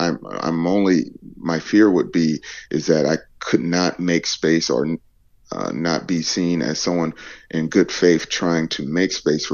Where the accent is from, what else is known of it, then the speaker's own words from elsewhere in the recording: Atlanta, Georgia, United States; I'm from Atlanta, so I have no problem being the black sheep.